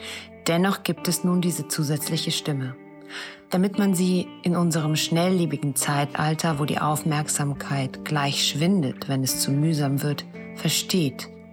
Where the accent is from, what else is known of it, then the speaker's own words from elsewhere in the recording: Germany; born there; Seitdem ich denken kann, hatte ich ein gespaltenes Verhältnis zu meinem Geburtsland, der Bundesrepublik Deutschland.